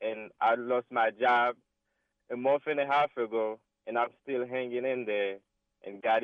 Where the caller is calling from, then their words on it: Burlington, New Jersey, United States; I'm calling from Burlington, New Jersey.